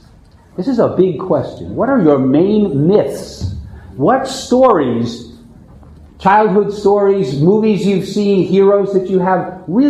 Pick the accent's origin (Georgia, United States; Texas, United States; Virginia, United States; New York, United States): New York, United States; I'm from New York. You don't bullshit me.